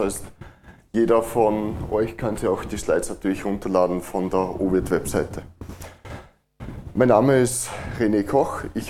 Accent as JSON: {"language": "German", "country": "Austria", "accent": "Austrian", "said": "Wie man vielleicht am Dialekt hört, komme ich aus Österreich."}